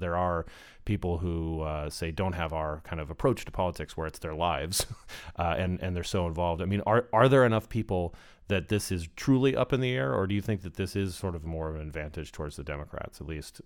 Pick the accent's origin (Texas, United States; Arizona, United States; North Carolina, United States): Arizona, United States; in my home state of Arizona, Martha McSally is up.